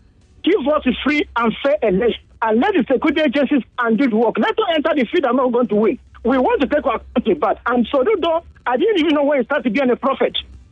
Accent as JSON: {"language": "English", "region": "South East", "country": "Nigeria", "said": "I'm an Igbo man. I'm from the Southeast."}